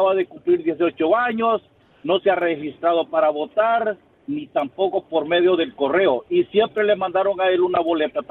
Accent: Los Angeles, California, United States; yo soy de Los Ángeles, pero como manejo un camión y a veces estoy en Long Beach, a veces estoy en Perry.

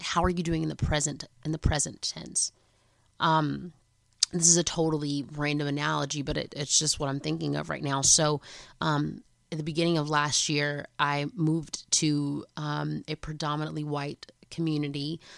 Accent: Atlanta, Georgia, United States; And mind y'all, I'm from Atlanta, so I was like, what's happening right now?

